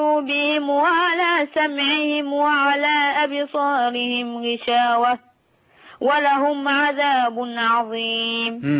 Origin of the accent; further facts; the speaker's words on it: Banha, Qalyubia, Egypt; انا من بنها ان شاء الله